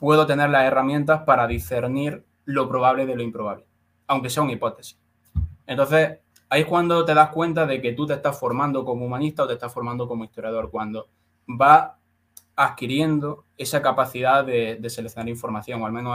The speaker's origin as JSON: {"language": "Spanish", "town": "Úbeda", "region": "Andalusia", "country": "Spain", "lives_now": "Madrid, Spain", "said": "yo soy de Úbeda. O sea, hay una gran diferencia entre Úbeda y Madrid."}